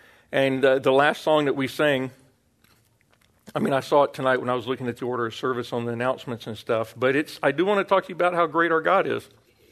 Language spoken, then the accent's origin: English; Florida, United States; I grew up in Florida, right next to Kennedy Space Center. I went to a school called Astronaut High School.